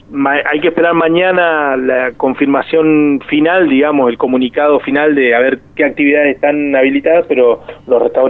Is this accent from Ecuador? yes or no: no; Argentina; nosotros, los argentinos